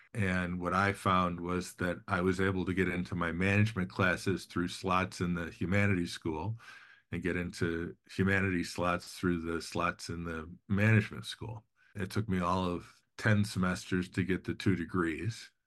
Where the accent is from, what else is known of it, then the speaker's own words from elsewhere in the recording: Glenview, Illinois, United States; I grew up in Glenview, Illinois. Went to grade school and middle school and high school there.